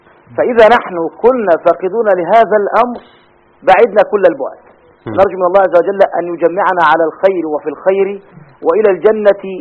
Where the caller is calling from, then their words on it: Ismailia, Ismailia Governorate, Egypt; وانا بكلم حضرتك من الاسماعيلية. حضرتك معاك … قارئ ومبتهل وخطيب من الاسماعيلية.